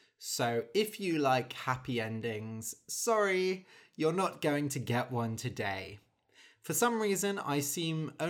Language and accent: English; United Kingdom; It is obvious to me as a British person